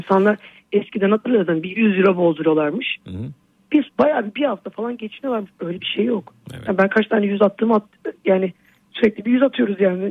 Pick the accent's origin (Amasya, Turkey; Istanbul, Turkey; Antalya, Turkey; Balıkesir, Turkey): Balıkesir, Turkey; Akçay; Evet evet, orada yaşıyorum, orada büyüdüm ben zaten. Ailem de oradaydı.